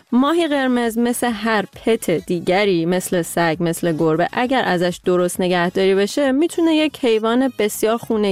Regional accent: Iran; moved away; ما دیگه وقتی از ایران اومدیم بیرون دیگه عید و غیر عید نداره.

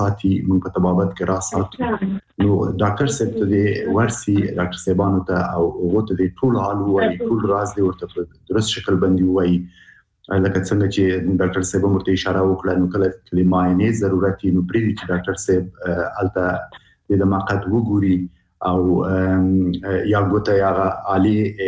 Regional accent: Afghanistan; موږ په عنعنوي شکل موږ افغانان شرمېږو

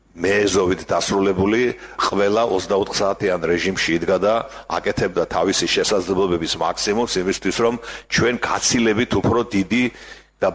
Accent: Batumi, Adjara, Georgia; მათ შორის აჭარას და ჩვენს მშობლიურ ქალაქ ბათუმს

